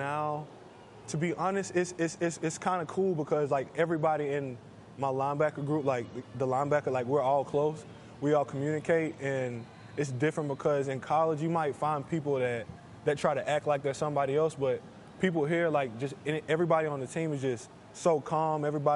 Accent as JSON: {"language": "English", "town": "Alabaster", "region": "Alabama", "country": "United States", "said": "I'm from Alabaster, Alabama."}